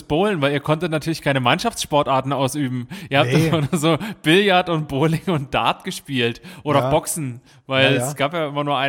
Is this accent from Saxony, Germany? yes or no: yes; Dresden, Saxony, Germany; Ja, aber was hast du denn gedacht? Ich komme aus Dresden.